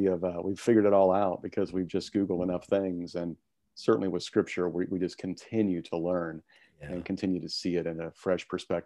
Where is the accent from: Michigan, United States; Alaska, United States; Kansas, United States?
Kansas, United States; Wichita; I grew up in the Midwest, Wichita, Kansas.